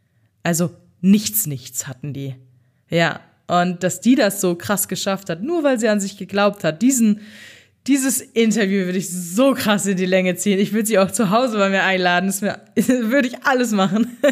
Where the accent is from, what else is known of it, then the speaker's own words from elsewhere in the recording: North Rhine-Westphalia, Germany; Ich komme ja aus NRW.